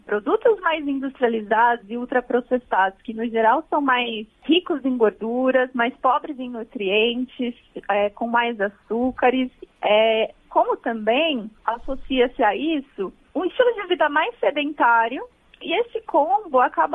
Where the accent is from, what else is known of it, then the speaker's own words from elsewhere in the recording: São Paulo, Brazil; eu sou de São Paulo, né? Uhum. Tô fazendo meu doutorado aqui na Universidade de São Paulo. Eu morei um tempo na região de Altamira, me apaixonei pela Amazônia